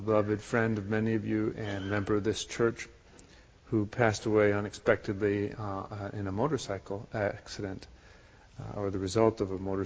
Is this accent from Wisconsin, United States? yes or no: yes; Wisconsin, United States; And growing up in Wisconsin, I wasn't the greatest swimmer.